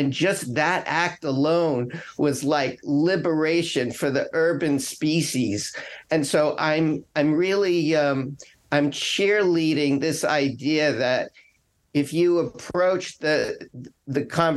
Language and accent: English; New York City, New York, United States; some of the most satisfying, fulfilling experiences of my life are growing up in New York City